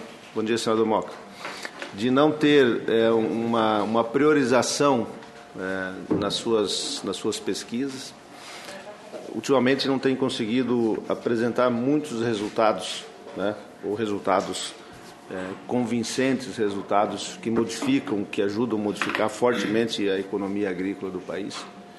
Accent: Mato Grosso, Brazil; lá no meu estado, no estado do Mato Grosso.

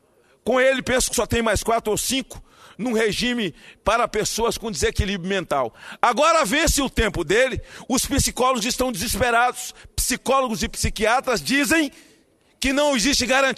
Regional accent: Espírito Santo, Brazil; Lá no meu estado do Espírito Santo, o segundo estado mais violento da federação

